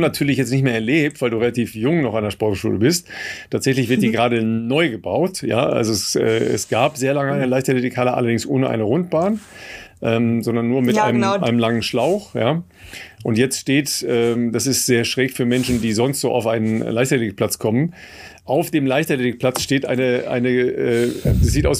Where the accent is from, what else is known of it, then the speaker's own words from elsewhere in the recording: Dorsten, North Rhine-Westphalia, Germany; LG Dorsten. Das ist nun meine Heimatstadt